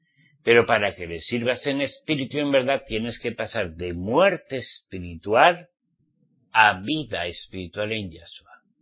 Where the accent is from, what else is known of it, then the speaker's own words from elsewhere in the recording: Spain; Soy español, nací en España, sí. Pero soy israelita, redimido por la sangre de Yahshua.